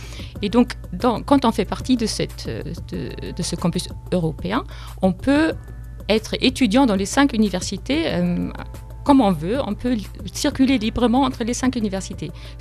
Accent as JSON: {"language": "French", "country": "Germany", "second_language": "French", "said": "Oui, je suis allemande."}